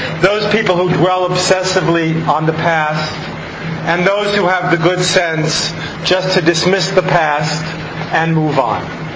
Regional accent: Roslyn, New York, United States; I grew up in Roslyn, Long Island.

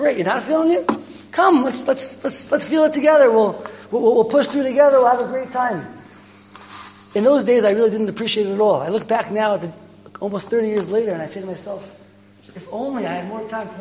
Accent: Fair Lawn, New Jersey, United States; I grew up in Fairlawn, New Jersey.

